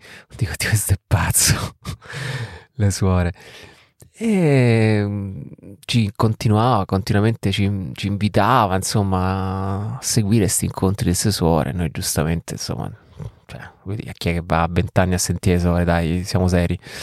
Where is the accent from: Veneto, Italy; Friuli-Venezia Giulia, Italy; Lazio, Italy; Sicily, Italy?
Lazio, Italy; Rome; io sono di Roma, sono cresciuto in un quartiere di periferia di Roma, verso Monte Sacro